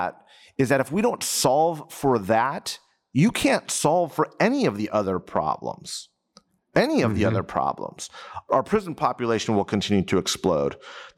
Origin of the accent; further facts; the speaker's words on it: Moorpark, California, United States; I grew up again in Moorpark, right, where I went to community college.